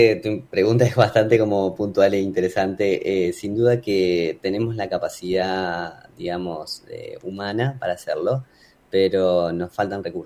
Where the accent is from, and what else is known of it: Argentina